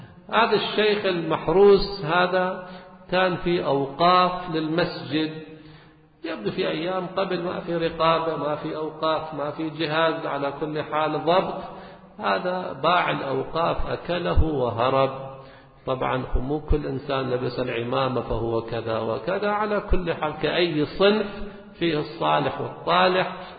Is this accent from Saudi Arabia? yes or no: no; Lebanon; عندنا في لبنان